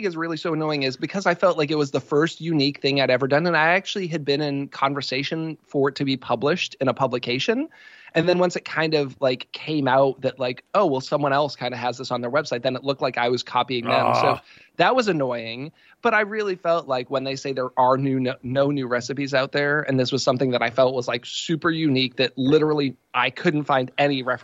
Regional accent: Boston, Massachusetts, United States; You see, I grew up in the Boston area, so I kind of grew up in the like Boston alt rock kind of scene in the 90s.

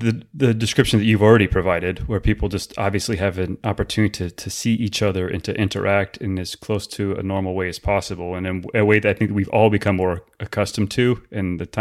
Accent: United States; my country and my tax dollars as an American were propping up the Mubarak regime there

